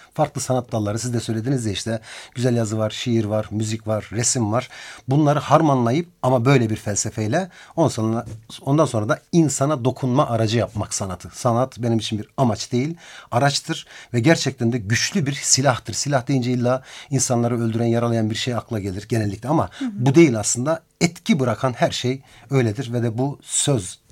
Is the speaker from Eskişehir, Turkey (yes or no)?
no; Ankara, Turkey; born there; işte 1970 Ankara'da doğmuşuz. Selanik göçmeniyiz. Aslımız Horasan. Anadolu'da işte bir göçe bir hayat. Sivas, Karaman, oradan Balkanlar. Sonra Mübadele dönmüşüz Ankara'ya.